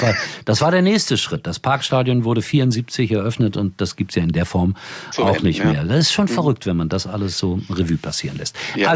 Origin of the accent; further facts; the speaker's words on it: North Rhine-Westphalia, Germany; ich bin da unmittelbar an der Glückaufkampfbahn groß geworden.